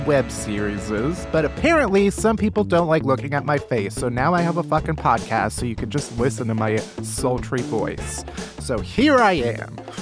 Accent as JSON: {"language": "English", "town": "Chicago", "region": "Illinois", "country": "United States", "tie": "born or raised there", "said": "I grew up in Chicago."}